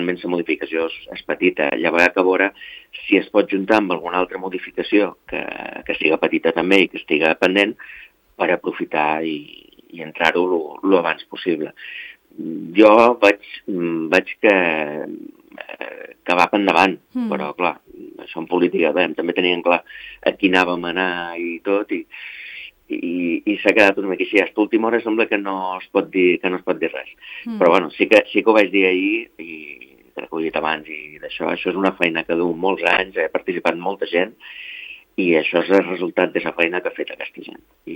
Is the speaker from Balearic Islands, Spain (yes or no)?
yes; Formentera, Balearic Islands, Spain; per la gent que venim de Formentera